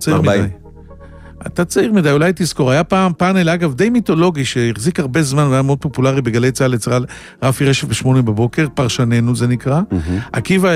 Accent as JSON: {"language": "Hebrew", "town": "Holon", "region": "Tel Aviv District", "country": "Israel", "tie": "born or raised there", "said": "גדלתי בחולון בת ים, מעמד בינוני נמוך מאוד."}